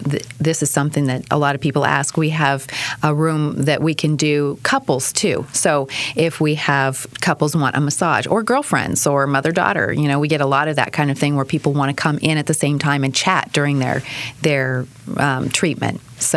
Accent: Portland, Oregon, United States; moved away as an adult; also born or lived in New Orleans; Originally, I'm from Portland, Oregon. Uh-huh. And then I migrated here through New Orleans. And so I was in New Orleans for about 8 years, and now we've been here for about a year.

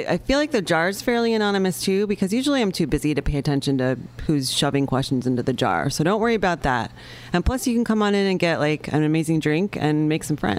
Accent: Midwest, United States; It's like, I grew up in the Midwest. Like I just wasn't, I mean, even though I grew up in a city, I wasn't exposed to that many different kinds of food.

